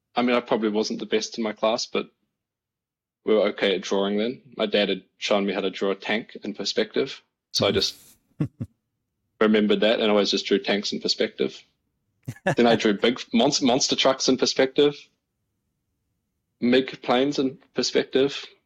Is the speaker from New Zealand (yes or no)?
yes; New Zealand; moved away as an adult; Yeah, until I was 22, I lived in New Zealand.